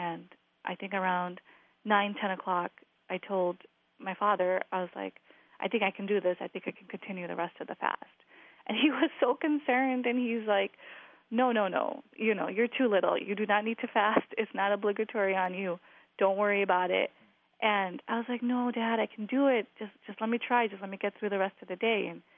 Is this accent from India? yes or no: no; Glendale Heights, Illinois, United States; I am from Glendale Heights, Illinois. I am 28 years old, mom of two.